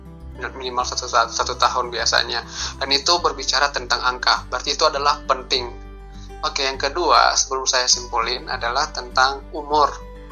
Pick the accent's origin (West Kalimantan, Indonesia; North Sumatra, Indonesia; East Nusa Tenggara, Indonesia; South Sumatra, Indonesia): North Sumatra, Indonesia; Nias; now in Bandung, Indonesia; Gue ada di Bandung, tempat tinggal di Bandung. Dan asalku di Nias sebenarnya.